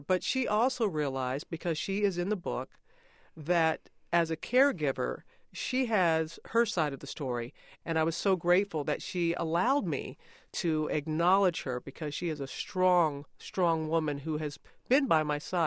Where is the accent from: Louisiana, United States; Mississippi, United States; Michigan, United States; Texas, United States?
Mississippi, United States; Pass Christian; Less than a month later, Hurricane Katrina wiped out my hometown of Pascrochan, Mississippi.